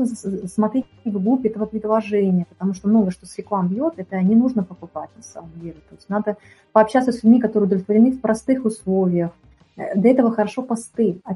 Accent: Russia; born there; недаром же я родилась, допустим, не в Пакистане, не в Индии, а здесь, вот, в России

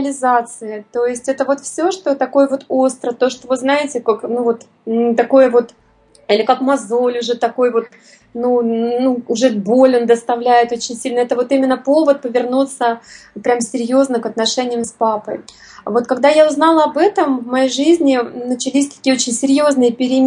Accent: Moscow Oblast, Russia; Вот я росла в Подмосковье и в военном городке

